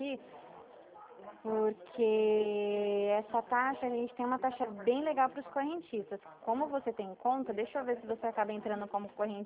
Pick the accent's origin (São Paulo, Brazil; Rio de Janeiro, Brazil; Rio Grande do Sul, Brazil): São Paulo, Brazil; Dracena; Eu sou de Dracena, do interior de São Paulo.